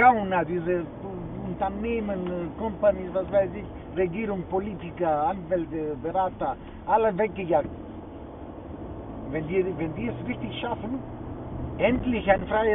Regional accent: Greece; Ich bin Grieche.

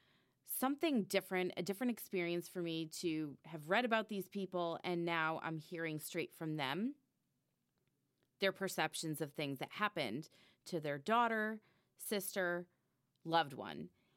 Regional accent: Wallingford, Connecticut, United States; And this case happened in Wallingford, Connecticut, where I'm from.

